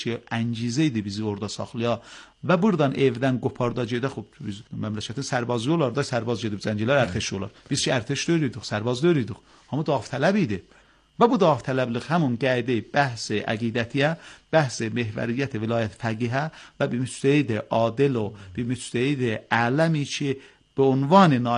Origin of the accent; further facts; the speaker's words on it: Ardabil, Ardabil Province, Iran; mən Ərdəbildən gəlmişəm, ezab olmuşam bura.